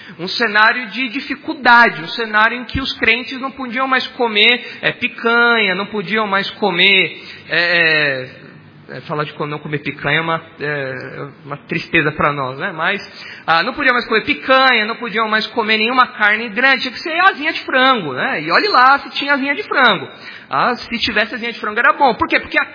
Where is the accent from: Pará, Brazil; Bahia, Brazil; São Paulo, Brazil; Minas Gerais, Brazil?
São Paulo, Brazil; born there; eu nasci no Jabaquara, um hospital que faliu, logo depois do meu nascimento, faliu o hospital.